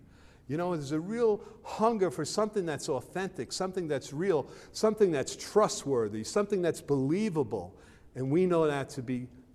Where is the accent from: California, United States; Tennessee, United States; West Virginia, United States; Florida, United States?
West Virginia, United States; also born or lived in Pittsburgh; I'm from West Virginia, but I spend half my life in Pittsburgh with the Ark and the Dove.